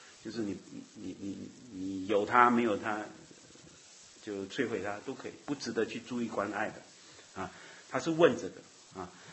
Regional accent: Malaysia; 我是马来西亚人

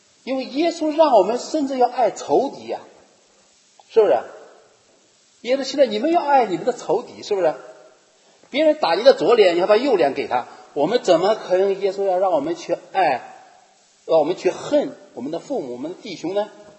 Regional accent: Henan, China; 就是我小的时候，在76年，中国我老家发了一次大水。大家可能都知道，76年中国发大水是非常厉害，就在我们河南这个地方。

